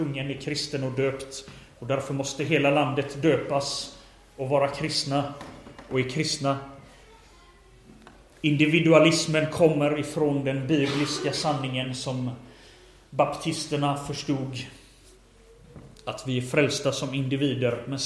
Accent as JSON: {"language": "Swedish", "country": "Sweden", "tie": "born there", "said": "Jag föddes som medlem i svenska kyrkan. Bara för att jag var född i Sverige så var jag kristen och född i svenska kyrkan."}